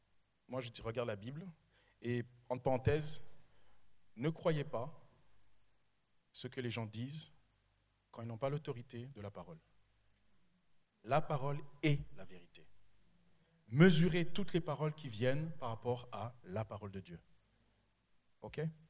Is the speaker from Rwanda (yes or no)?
yes; Rwanda; comme vous savez, je viens du Rwanda